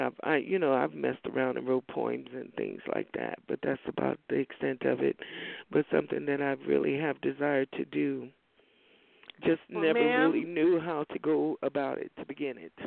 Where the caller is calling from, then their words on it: Reno, Nevada, United States; I'm calling from Reno, Nevada, and I am a friend of Sandra's.